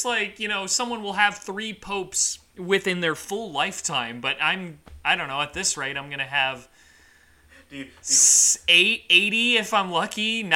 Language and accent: English; Lakewood, California, United States; I got to participate in a food drive slash protest in my hometown of Lakewood.